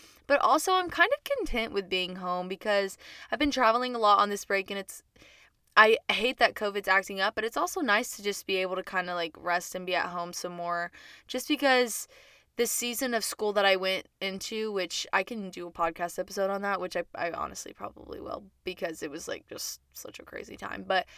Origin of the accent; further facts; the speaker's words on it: Acworth, Georgia, United States; Well, I'm from Georgia, the Ackworth area